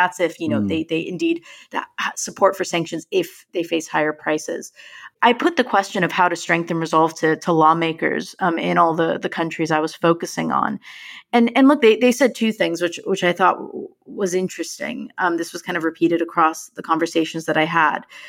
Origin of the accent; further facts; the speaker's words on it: England, United Kingdom; of course, England is playing. My home country has returned to the World Cup once again.